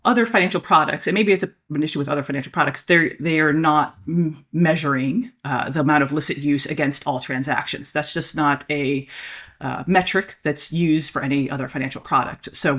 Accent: United States; And I have the wonderful benefit of being an American, so I don't have to, most Americans never even leave the country.

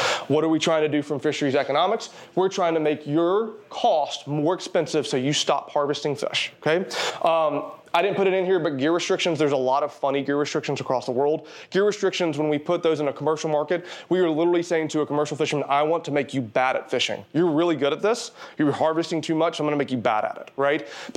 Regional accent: Alabama, United States; I know I'm a redneck from Alabama

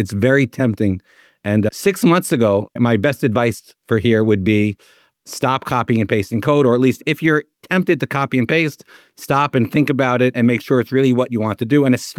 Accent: New York, United States; now in Israel; I'm originally from New York. I'm living in Israel.

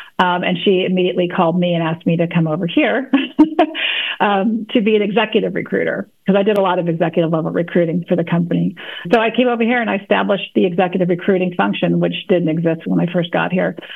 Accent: Los Angeles, California, United States; I was born and raised here in the Los Angeles area.

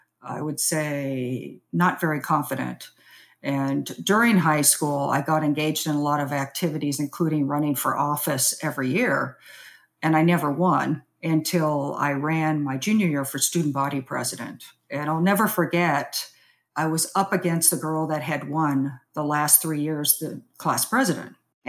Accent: California, United States; And I grew up in Southern California.

